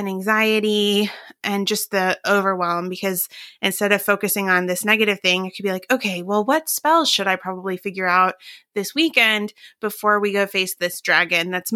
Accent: Appalachia, United States; Storytelling is just a huge thing in my family. I'm from Appalachia, and so that's part of it too.

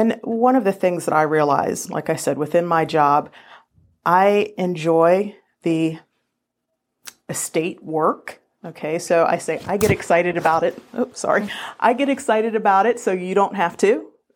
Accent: Arlington, Virginia, United States; Well, I grew up in Arlington.

